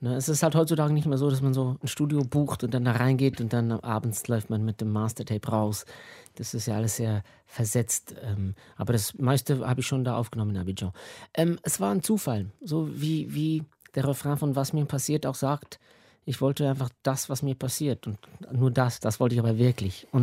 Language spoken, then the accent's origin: German; Switzerland; German is a second language; weil ich bin Schweizer. Deutsch ist etwas, das habe ich in der Schule gelernt.